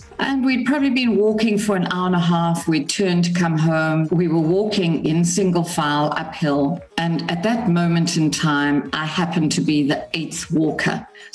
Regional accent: Durban, KwaZulu-Natal, South Africa; Born and bred in Durban.

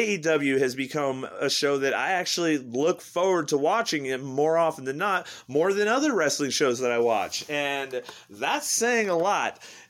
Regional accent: Washington, United States; I'm from Washington State.

